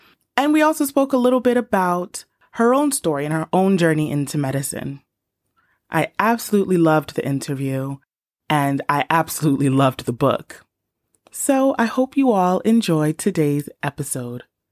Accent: United States; now in England; I'm Ghanaian American, came to England, and I've been sort of all around.

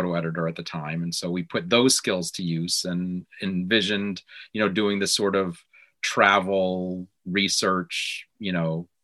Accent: Maine, United States; I grew up in Maine and Margaret grew up in Kansas. So certainly not the big city.

